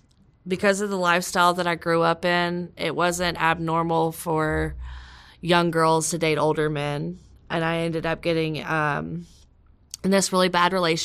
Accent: Texas, United States; I grew up in Texas, all over Texas. Being a gypsy, we kind of move around a lot.

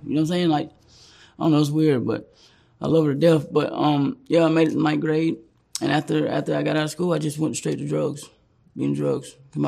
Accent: Phenix City, Alabama, United States; I grew up in Phenix City, Alabama.

